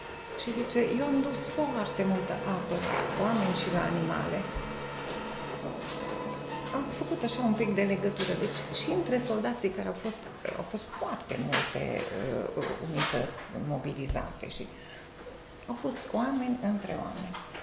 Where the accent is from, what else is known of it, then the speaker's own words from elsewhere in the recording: Ceacova, Timiș County, Romania; Sunt din Ceacova, localitate mare.